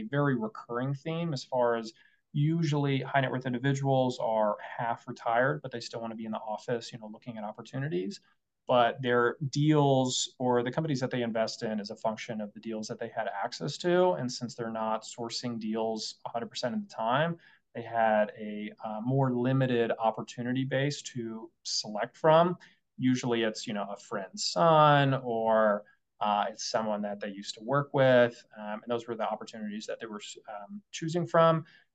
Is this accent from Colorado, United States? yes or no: yes; Colorado, United States; Growing up in Colorado, I had always seen Colorado tech as the future.